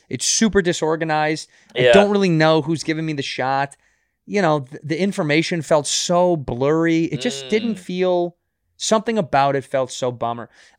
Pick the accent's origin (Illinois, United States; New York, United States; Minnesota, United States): Illinois, United States; Chicago; Like, I'm not even playing Chicago, my hometown, until 2022.